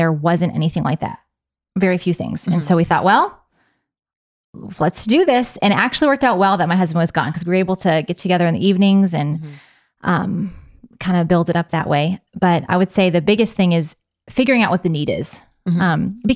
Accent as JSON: {"language": "English", "region": "New York", "country": "United States", "tie": "born or raised there", "said": "And I grew up in Northern New York. There's very few homeschoolers in that part of the country."}